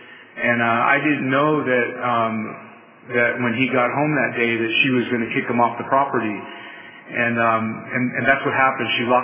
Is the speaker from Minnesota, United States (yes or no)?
yes; Faribault, Minnesota, United States; I grew up in Faribault. I don't know if you guys know where Faribault is at.